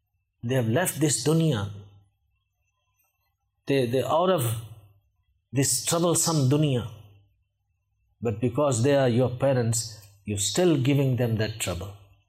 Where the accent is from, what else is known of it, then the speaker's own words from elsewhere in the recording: South Africa; I come from South Africa.